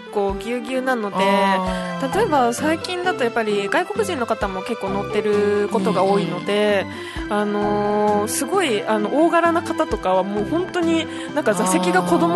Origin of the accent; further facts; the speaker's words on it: Saga, Japan; 福岡空港から高速バスで佐賀まで帰るっていうルートなんですけ ど